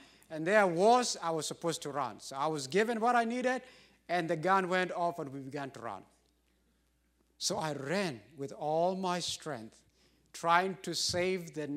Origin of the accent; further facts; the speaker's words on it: Kenya; I come from Kenya and we are known for running.